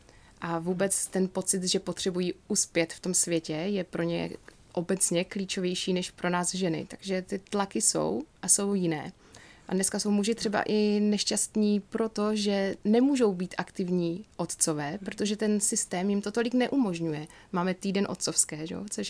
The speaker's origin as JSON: {"language": "Czech", "town": "Ostrava", "region": "Moravian-Silesian Region", "country": "Czechia", "said": "protože já jsem z Ostravy"}